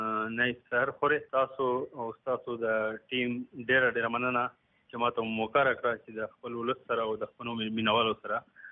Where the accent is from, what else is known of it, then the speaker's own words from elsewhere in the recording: Bannu, Khyber Pakhtunkhwa, Pakistan; also born or lived in Lahore; 1950 کال زه په لاهور کې پیدا شوی یم او بیا دا غینه پس بنو تر غلی ما او دلته مې خپل وطن کې خپل کلی کې ابتدایي تعلیم مې کړی دی د بنو خار په پرایمري سکول کې